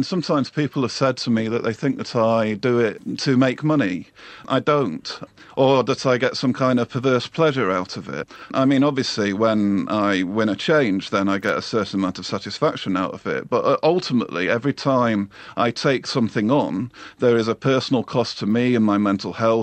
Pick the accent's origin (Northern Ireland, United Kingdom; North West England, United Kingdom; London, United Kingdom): North West England, United Kingdom; Oldham; I'm from Oldham originally, which has got a very high Asian population